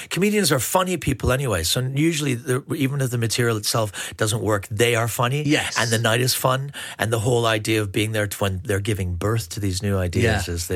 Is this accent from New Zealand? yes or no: no; Scotland, United Kingdom; also born or lived in Canada; came over from Canada, it was the first Premiership match I watched. And it was Walter Smith was the coach, and I'm Scottish.